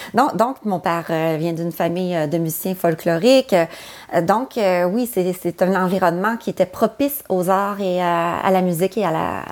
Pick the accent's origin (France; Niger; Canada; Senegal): Canada; Quebec City, Quebec; je suis originaire de Québec, mais je suis de la région Québec depuis Québec. Fort le temps, oui, de la région de Québec, c'est ça.